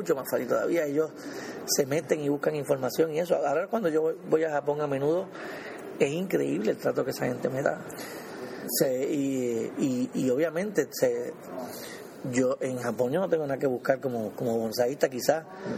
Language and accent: Spanish; Puerto Rico; le dijimos, de Puerto Rico, somos de Puerto Rico, venimos de allá, de Latinoamérica